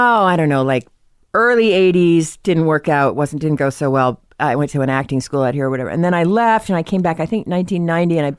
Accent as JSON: {"language": "English", "town": "Norwell", "region": "Massachusetts", "country": "United States", "said": "I'm from Norwell, Massachusetts."}